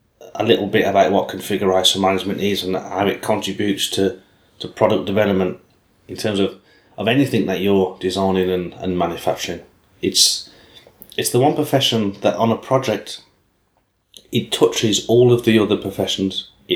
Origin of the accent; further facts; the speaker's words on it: Birmingham, West Midlands, United Kingdom; moved away as an adult; now in Netherlands; from 16 years old till I was about 23 years old, I'd never worked outside of my hometown of Birmingham.